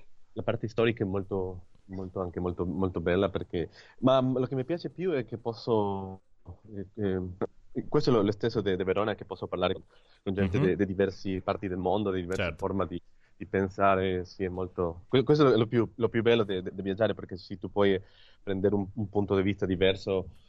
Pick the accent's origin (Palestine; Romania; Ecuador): Ecuador; Quito, Pichincha; Italian is a second language; io sono, come ti ho detto, sono di Quito